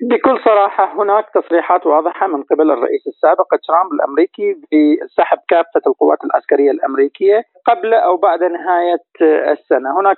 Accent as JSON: {"language": "Arabic", "country": "Iraq", "said": "لأن سيادة العراق فوق الجميع بالنسبة لنا كعراقيين."}